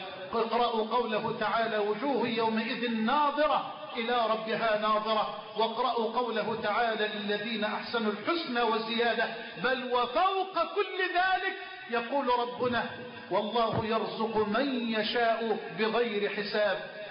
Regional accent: Egypt; بلدنا مصر

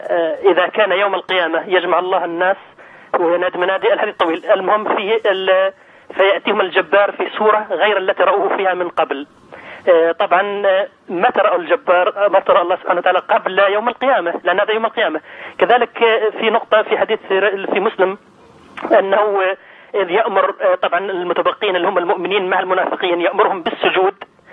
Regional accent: Gaza, Gaza Strip, Palestine; أنا من فلسطين،

